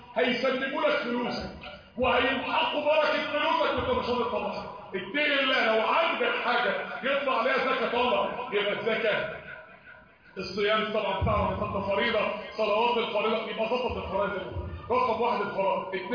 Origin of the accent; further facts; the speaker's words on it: Mansoura, Dakahlia, Egypt; في مساجد كتير عندنا في المنصوره كتير جدا